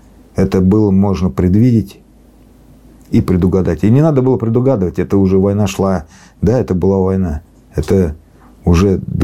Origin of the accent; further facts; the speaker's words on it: Moscow, Russia; молдаване, с Украины ребята, и мы москвичи.